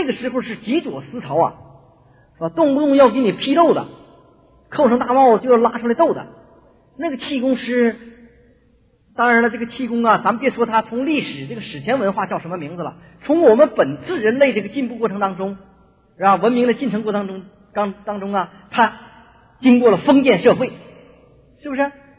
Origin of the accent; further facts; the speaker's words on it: China; 特别是我们作为中国人，配合我们这个国家的形势